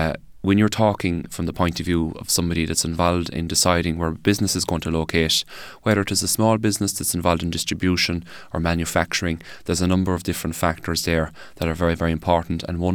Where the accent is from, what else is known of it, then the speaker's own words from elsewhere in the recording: Youghal, Munster, Ireland; come back to my community and actually work full time for the people where I grew up here in Youghal, where I went to school here in the town, and to have an impact on the place that, you know, that I live.